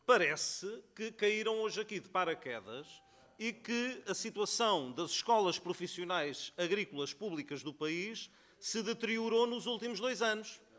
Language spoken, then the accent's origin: Portuguese; Ribatejo, Portugal; porque sou do Ribatejo e conheço bem as vossas realidades